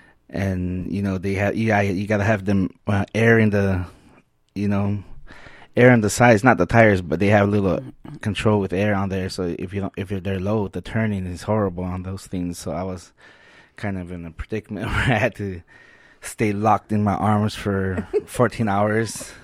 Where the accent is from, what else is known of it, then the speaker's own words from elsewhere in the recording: New Mexico, United States; I'm from New Mexico, out there near the Four Corners area.